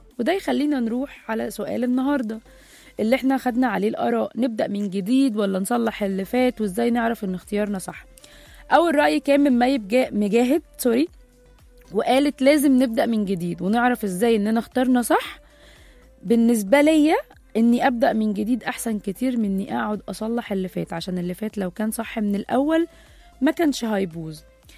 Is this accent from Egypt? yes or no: yes; Egypt; احنا كمجتمع مصري وعربي بنحب نتناسى